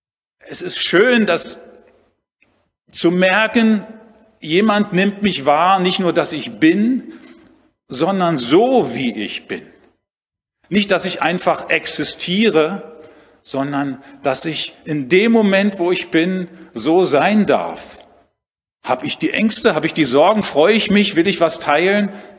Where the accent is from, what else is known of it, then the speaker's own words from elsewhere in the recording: Berlin, Germany; ich bin in Berlin groß geworden, vielleicht hört man es auch ab und zu. Meine Mutter lebt immer noch in Berlin, inzwischen in einem Pflegeheim.